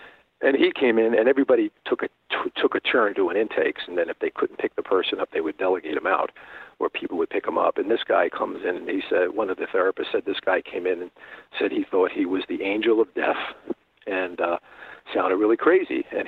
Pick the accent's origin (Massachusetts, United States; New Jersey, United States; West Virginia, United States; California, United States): New Jersey, United States; Newark; because we were, you know, growing up in North New Jersey. In Newark, New Jersey, which is a very Italian Catholic area.